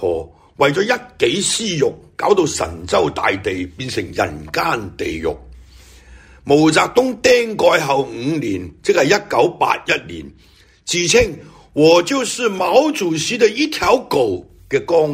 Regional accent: Hong Kong; 我们香港人就含忍。

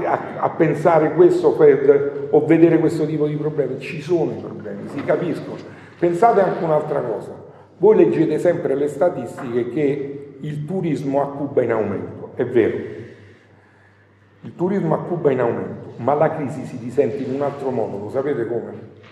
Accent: Calabria, Italy; now in Como, Italy; io sono calabrese e rivendico la mia calabresità, ma stando a Como

